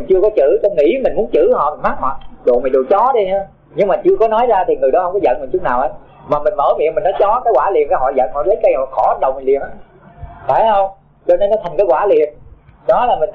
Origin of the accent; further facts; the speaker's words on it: Tay Ninh, Vietnam; Cho nên thầy sinh trưởng ở Tây Ninh đó, do những cái mẫu chuyện mà nó huyền thoại đó, mà khi lớn lên là ai nghe cũng ham tu hết à.